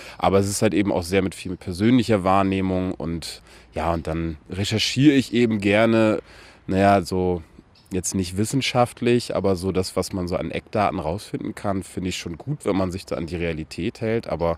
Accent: Lower Saxony, Germany; als Ostfriese wirst du oft auch belächelt so außerhalb von Ostfriesland.

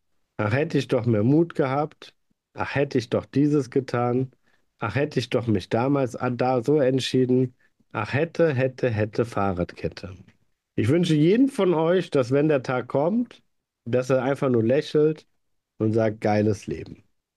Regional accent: Frankfurt, Hesse, Germany; moved away as an adult; now in Austria; Ich bin direkt nach meinem Abitur von Frankfurt nach Österreich gezogen.

